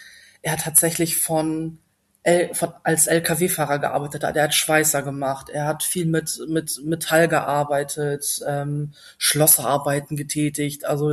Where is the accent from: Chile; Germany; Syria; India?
Germany; Lower Saxony; Ich habe noch einen älteren Bruder, 4 Jahre älter, und wir sind in so einem kleinen Dörflein aufgewachsen im Emsland, also hohem Norden